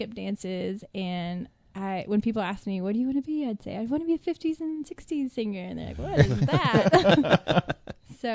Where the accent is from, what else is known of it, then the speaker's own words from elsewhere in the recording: Texas, United States; accent: country; so I sounded country innately because I was from Texas